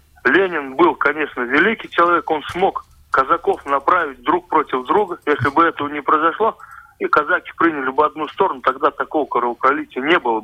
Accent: Buryatia, Russia; Мы, джединцы, отличаемся от всех. Кяхтинцы, джединцы, вот. Мы-то действительно настоящие казаки.

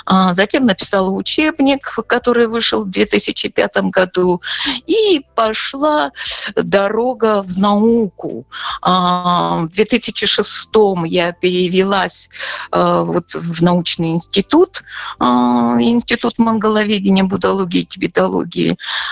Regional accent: Ulan-Ude, Buryatia, Russia; born there; Мои родители родом из Качугского района Иркутской области, но родилась я в Улан-Удэ.

